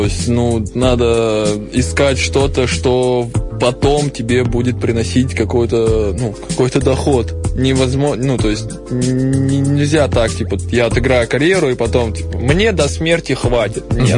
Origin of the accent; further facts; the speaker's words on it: Siberia, Russia; Я как человек из Сибири ем помидоры с сахаром, как бы.